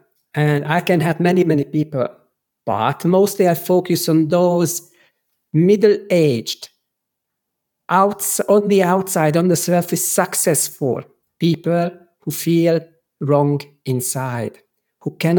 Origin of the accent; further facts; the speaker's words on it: Hungary; English is a second language; I'm originally from Hungary. I was 26 years old when I started to learn English. I never been taught English at school. So that's why I will have a strong accent